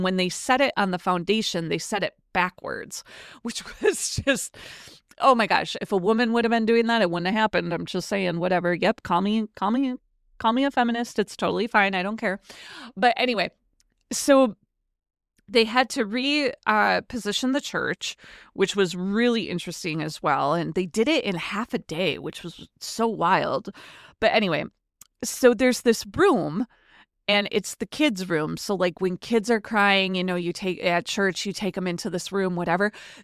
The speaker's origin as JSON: {"language": "English", "region": "Wisconsin", "country": "United States", "said": "we went out to Peshtigo, which is a very small town in my home state of Wisconsin."}